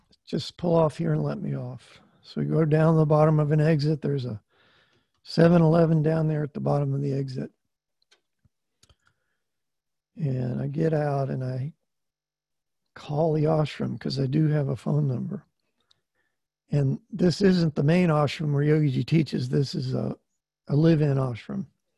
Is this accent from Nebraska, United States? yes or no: no; Orlando, Florida, United States; because I grew up in Orlando before Disney came to Orlando, and it was just a nice little town, maybe 60,000 people.